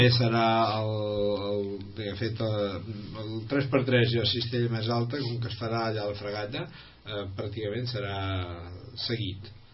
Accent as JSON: {"language": "Catalan", "town": "Lleida", "region": "Catalonia", "country": "Spain", "said": "jo soc de Lleida."}